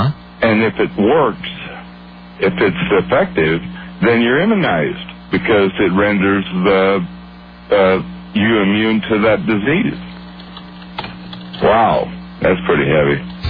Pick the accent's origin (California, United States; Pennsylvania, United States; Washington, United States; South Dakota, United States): Washington, United States; Yakima; I was raised in Yakima